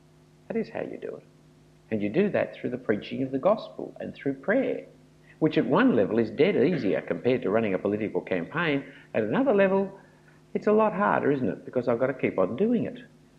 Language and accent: English; Australia; I have a deep down cynical suspicion, which comes from being an Australian